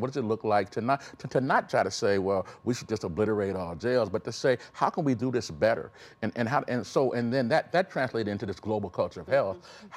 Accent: Elkhart, Indiana, United States; born there; I was born in Elkhart, Indiana, and one of the things, and my dad had a ninth grade education, and our family was the second black family in Elkhart.

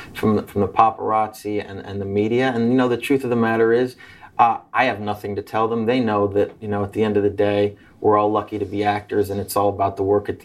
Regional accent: Los Angeles, California, United States; I've grown up with actors. I grew up in Hollywood.

